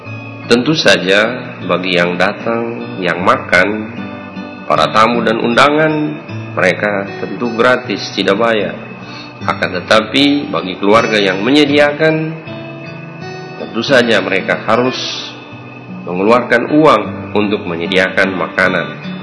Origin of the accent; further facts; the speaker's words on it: Manado, North Sulawesi, Indonesia; born there; di tempat kelahiran saya di Minahasa, di Manado dan sekitarnya